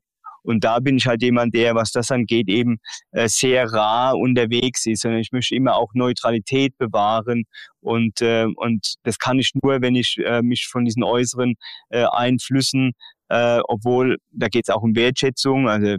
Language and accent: German; Rhineland-Palatinate, Germany; Als Pfälzer gab es nichts anderes wurde auch nichts anderes zugelassen.